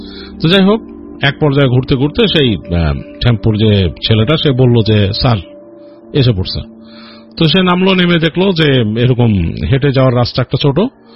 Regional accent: Dhaka, Dhaka Division, Bangladesh; আমি নিজেও ঢাকার লোক কিন্তু আমার জীবন কাটতেছে এখন এখানে ঘুরে ঘুরে

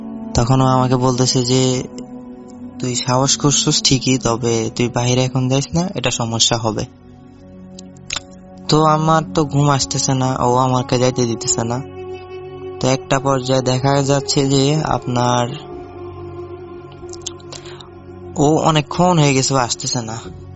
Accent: Lakshmipur, Chittagong Division, Bangladesh; now in Oman; আমার বাড়ি হচ্ছে লক্ষ্মীপুরে, লক্ষ্মীপুর ভবানীগঞ্জ কোন একটা গ্রামে হবে, আমি গ্রামের নামটা বলতেছি না। তো আমি এখন বর্তমানে ওমানে কর্মরত অবস্থা আছি।

